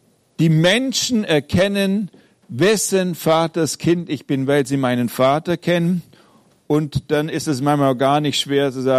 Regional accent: Eilingen, Germany; wenn ich in Eilingen, dem Ort, wo ich aufgewachsen bin, durch die Straßen latsche

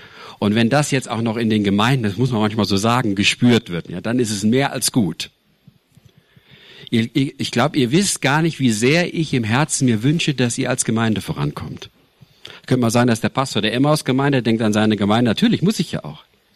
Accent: Weidenhausen, Hesse, Germany; Ich komme ursprünglich aus dem Mittelhessischen, Nähe von Marburg, Ladenbach, Weidenhausen bin ich groß geworden

